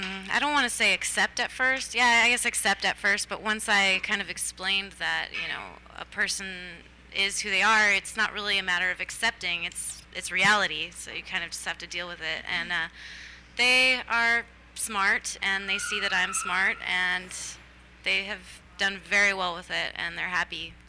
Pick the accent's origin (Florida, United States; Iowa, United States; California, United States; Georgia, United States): California, United States; now in San Diego, United States; No, well, I live there now. Yeah. But I was raised in the high desert of Southern California.